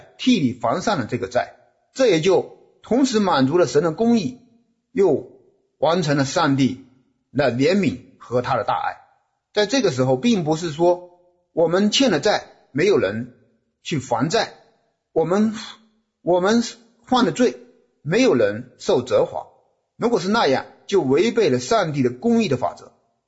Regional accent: China; 而且我们中国人也早就说，真正的公平就是王子犯罪与庶民同罪

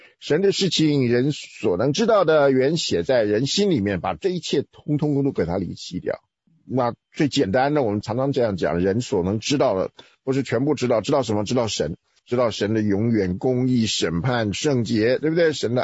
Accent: Taiwan; 这就我这个从台湾来的人讲这种反动的话

